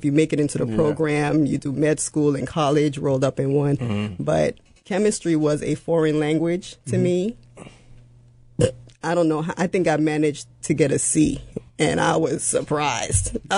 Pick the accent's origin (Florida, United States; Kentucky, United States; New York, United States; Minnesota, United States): New York, United States; New York City; Born and raised in the Bronx